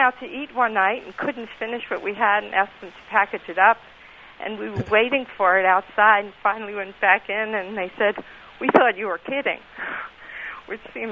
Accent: New York, United States; Now, I grew up in New York, but I am now in a rural area, and I consider myself an old woman.

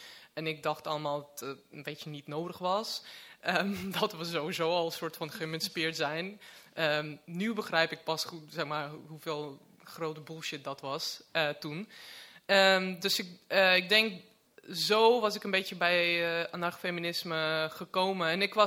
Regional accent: Latvia; Dutch is a second language; now in Netherlands; Ik kom uit Letland

